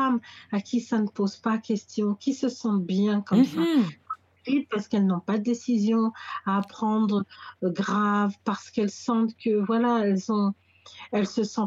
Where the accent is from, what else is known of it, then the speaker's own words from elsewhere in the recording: Cameroon; je suis des Wando. C'est là où je me rappelle que je suis camerounaise